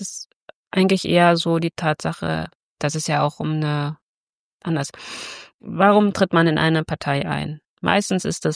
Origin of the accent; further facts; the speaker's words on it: eastern Germany, Germany; weil ich bin ja selber Ossi.